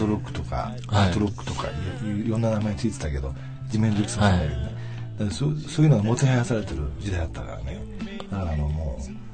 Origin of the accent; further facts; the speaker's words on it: Kamakura, Kanagawa, Japan; now in Shinjuku, Japan; 自分が生まれ育った鎌倉の時代よりも長い時代を